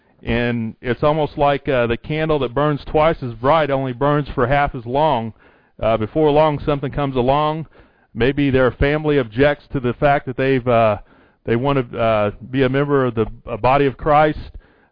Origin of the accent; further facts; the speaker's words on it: Indiana, United States; I know where I grew up in Indiana, you usually had to have a jackhammer if you wanted to have a garden